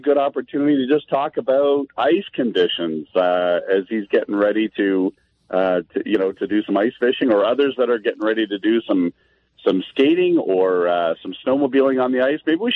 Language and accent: English; Trenton, Ontario, Canada; I grew up in Trenton and spent my winters on the Bay of Quinte.